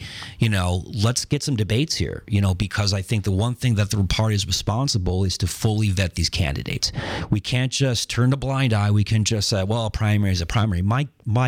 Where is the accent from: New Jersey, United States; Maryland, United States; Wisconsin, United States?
Wisconsin, United States; I'm from Wisconsin, so all the communities are like home for me.